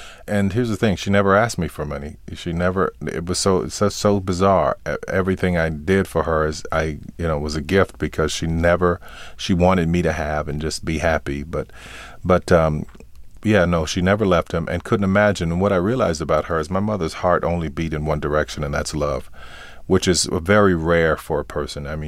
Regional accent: New Orleans, Louisiana, United States; born there; Yeah, or like I'm from New Orleans?

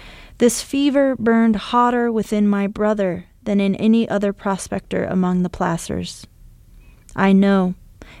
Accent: Bishop, California, United States; born there; also born or lived in Tecopa, California; But yes, I was born in Bishop, California, which is about as close to Death Valley as you can get and still have a hospital for being born. My parents were living in Tecopa, California, which is on the southeastern edge of Death Valley.

